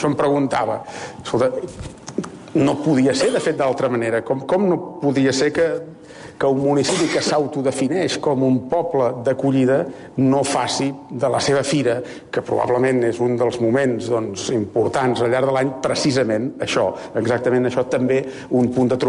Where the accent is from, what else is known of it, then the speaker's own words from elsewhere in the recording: Catalonia, Spain; els uns venim d'Osona